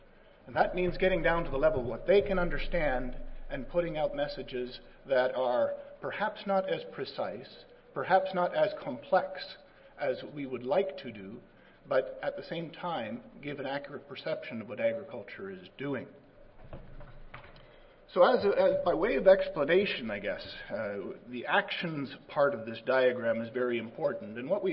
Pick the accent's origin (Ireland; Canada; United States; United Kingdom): Canada; So I'm from Canada, but happy to be here with my friends in the U.S. as well.